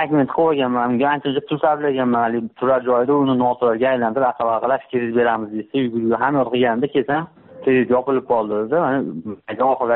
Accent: Margilan, Fergana Region, Uzbekistan; Marg'ilondanman.

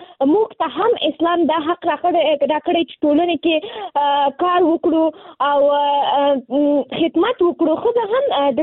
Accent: Nangarhar, Afghanistan; now in Kabul, Afghanistan; ما د ننګرهار د ولایت نه فعلاً په کابل کې ژوند کوم او زه هم د نهم ټولګي زده کوونکی یم،

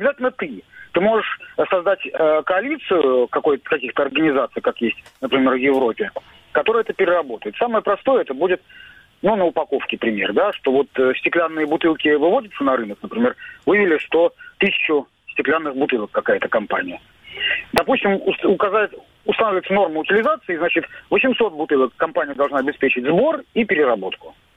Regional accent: Saint Petersburg, Russia; я из Санкт-Петербурга

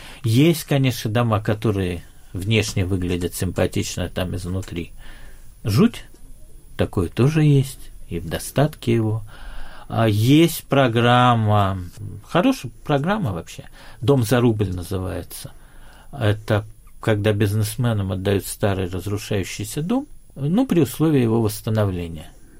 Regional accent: Tomsk, Siberia, Russia; я еврей, но я там ссыльный, да, для моих дедов. Томск был местом ссылки, я себя определяю как сайбериан

